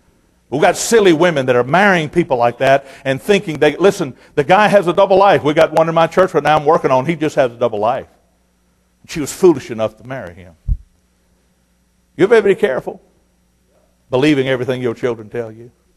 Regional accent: Chicago, Illinois, United States; I said, well, I can get them knocked off for $25. I'm from Chicago.

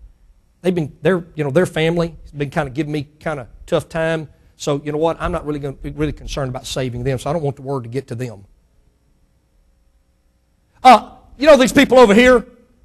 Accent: Jackson, Mississippi, United States; I go to Jackson, Mississippi, my hometown.

